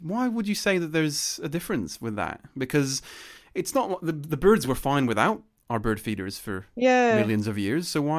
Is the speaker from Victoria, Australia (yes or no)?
yes; Melbourne, Victoria, Australia; I'm from Melbourne